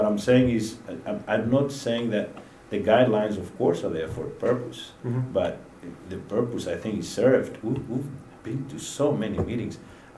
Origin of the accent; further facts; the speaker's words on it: Greece; now in United States; I grew up in Greece, and this is where we live at nighttime.